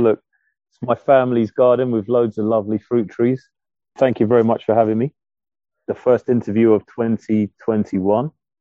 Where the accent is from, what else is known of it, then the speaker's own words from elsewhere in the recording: Streatham Hill, London, United Kingdom; also born or lived in Camberwell / Brixton; in Streatham Hill in Lambeth, Streatham Hill, and brought up in different parts, but born in Camberwell and raised in Streatham Hill and Brixton from very, very young. And so South London born and raised.